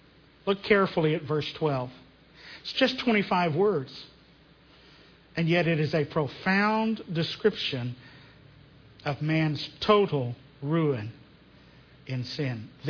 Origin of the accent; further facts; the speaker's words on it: United States; I'm an American. And we are stubbornly independent.